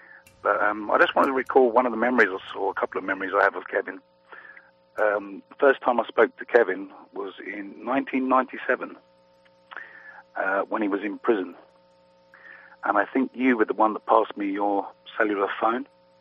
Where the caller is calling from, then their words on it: London, United Kingdom; London, England.